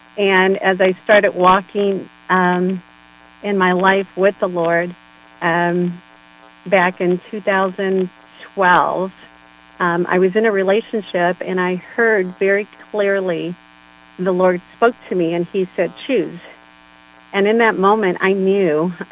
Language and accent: English; Texas, United States; moved away as an adult; also born or lived in Michigan; I was born and raised in Texas, but when I was 19, I moved to Michigan, and I was there for 35 years.